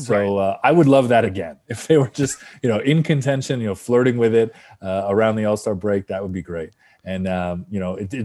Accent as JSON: {"language": "English", "town": "Windsor", "region": "Ontario", "country": "Canada", "tie": "born or raised there", "said": "I grew up in Windsor"}